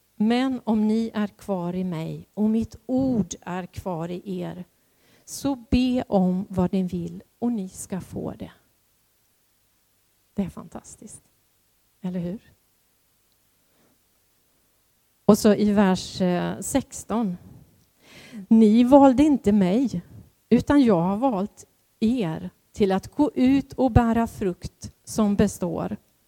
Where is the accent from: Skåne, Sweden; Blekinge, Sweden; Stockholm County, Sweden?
Blekinge, Sweden; Karlskrona; jag är då från Karlskrona.